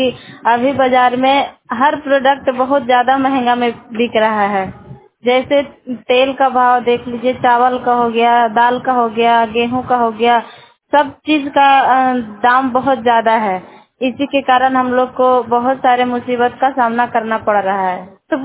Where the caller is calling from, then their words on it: Bhadaur, Bihar, India; मैं मिसौड़ा पंचायत से बोल रही हूँ। मेरा गांव का नाम भदौर है और थाना नवादा है और प्रखंड नारदीगंज है।